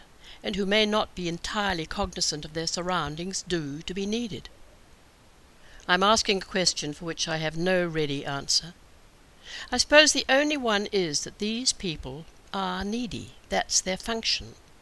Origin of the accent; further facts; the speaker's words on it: New Zealand; I was away from New Zealand for 7 years, and may never have returned at all if she hadn't become very frail. When I came back, my mother was still living in her comfortable flat in Christchurch.